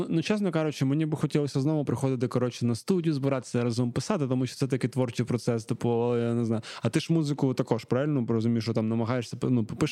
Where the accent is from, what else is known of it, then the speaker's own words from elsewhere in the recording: Kharkiv, Kharkiv Oblast, Ukraine; Ми з Харкова, що вперше за мене вийшло?